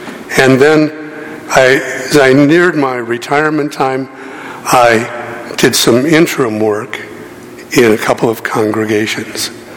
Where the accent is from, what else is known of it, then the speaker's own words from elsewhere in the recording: Chicago, Illinois, United States; I was born and raised here in Illinois. I should say Chicago, because some people say that's not really Illinois. So I went to school in Chicago.